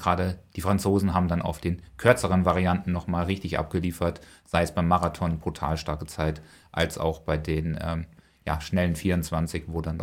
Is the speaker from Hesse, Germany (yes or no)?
no; Braunschweig, Lower Saxony, Germany; Ist für einen Braunschweiger Verein am Start. Also er kommt aus meiner ehemaligen Wohnheimat oder meiner Heimat.